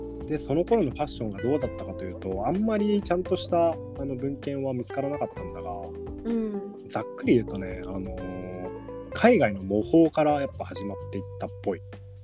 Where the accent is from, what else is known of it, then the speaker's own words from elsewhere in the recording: Yokohama, Kanagawa, Japan; 一応浜っ子なんだよ